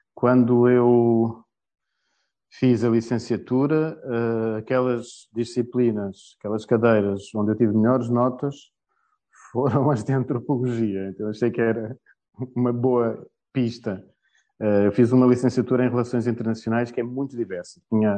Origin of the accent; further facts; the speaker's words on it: Nazaré, Leiria, Portugal; Nascido e criado na Nazaré, uns quilómetros mais a sul.